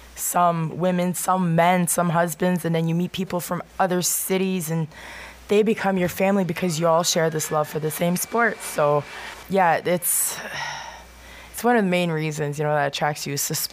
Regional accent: Chelmsford, Ontario, Canada; now in West Nipissing, Canada; I originally grew up in the outskirts of Sudbury in a small town called Chelmsford, and moved out to the West Nipissing area about, I'd say about 14 years ago.

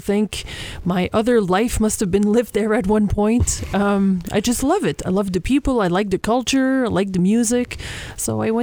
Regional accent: Sturgeon Falls, Ontario, Canada; I'm originally from Sturgeon Falls.

